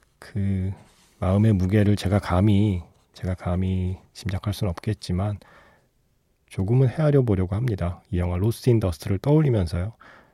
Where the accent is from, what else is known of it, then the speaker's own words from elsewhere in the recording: South Korea; 정말 그 전까지는 국악은 제가 한국인임에도 불구하고 내가 국악을 들을 일은 없을 것 같아 라고 생각을 하고 살던 사람이거든요